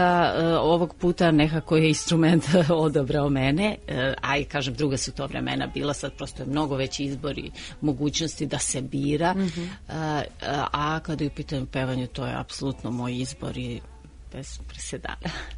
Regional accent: Valjevo, Šumadija and Western Serbia, Serbia; pošto sam rođena u Valjevu, te godine su otvorili odsek duvački

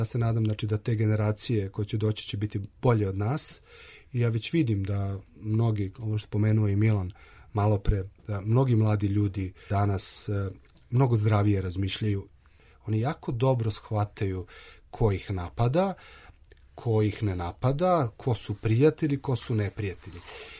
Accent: Serbia; Ako želimo da ovde opstanemo kao Srbi, a ne kao neki treći

